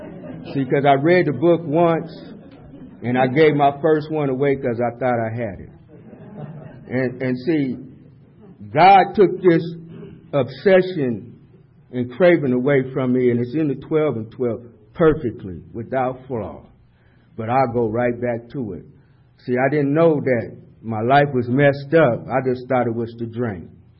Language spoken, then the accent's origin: English; San Diego, California, United States; You know, I grew up in Southeast San Diego.